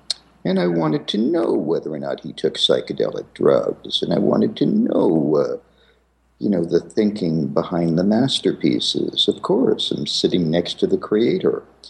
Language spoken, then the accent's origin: English; Manhattan, New York, United States; I was born in the Bronx and raised in Manhattan in an area called Washington Heights.